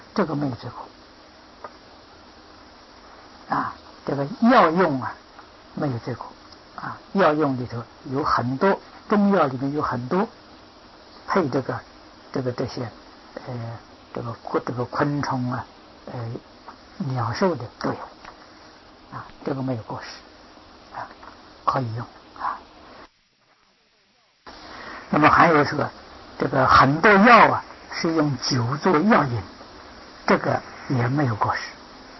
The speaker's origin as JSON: {"language": "Chinese", "country": "China", "said": "我们中国人讲灵魂呢，魂没有离开。"}